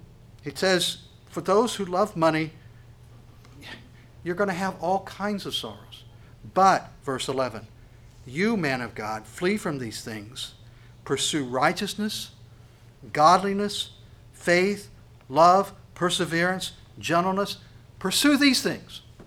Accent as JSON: {"language": "English", "town": "Monongah", "region": "West Virginia", "country": "United States", "tie": "born there", "said": "the largest coal mine disaster in the United States happened in Monongah, West Virginia, in case you didn't know the great town that I was born in. And it was a coal mining town."}